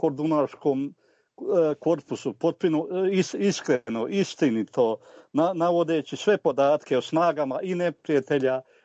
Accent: Vrginmost, Sisak-Moslavina County, Croatia; Ja sam rodom iz Vrgin mosta, ili preciznije, rođen sam 50 km od centra Zagreba na rijeci Kupi, na desnoj obali rijeke Kupe, u jednom najljepšem, selu Trepči

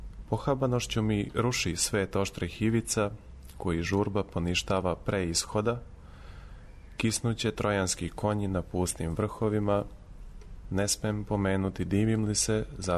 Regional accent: Majdanpek, Southern and Eastern Serbia, Serbia; zato što je Timočka krajina moj prostor, s obzirom da sam rođen u Majdanpeku i tamo živim

